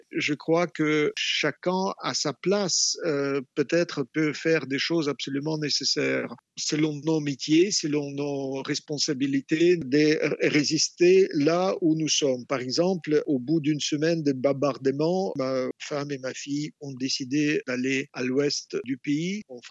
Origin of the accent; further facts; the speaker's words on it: Kyiv, Ukraine; born there; French is a second language; alors que je suis né à Kiev en 1962